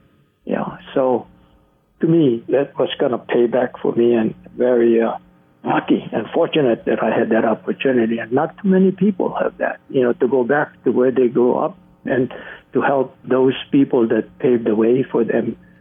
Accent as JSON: {"language": "English", "town": "Honoka'a", "region": "Hawaii", "country": "United States", "tie": "born or raised there", "said": "And then Haleho'ola Hamakua, which is the hospital in my hometown of Honoka'a, for me, it was a 360 degrees. I went home to manage that hospital in my hometown."}